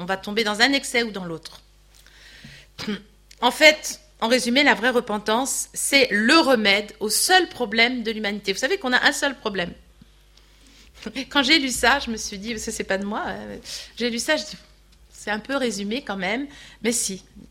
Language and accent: French; Normandy, France; quand j'étais petite, mon père, je suis normande, mon père fabriquait son cidre.